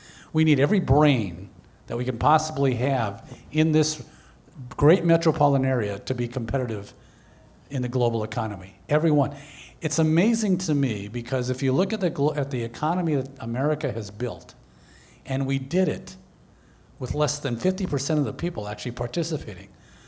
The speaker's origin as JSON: {"language": "English", "town": "Port Washington", "region": "Wisconsin", "country": "United States", "tie": "born or raised there", "also_born_or_lived": "Chicago", "said": "I grew up in Port Washington and put myself through college at Whitewater and then ended up in Chicago."}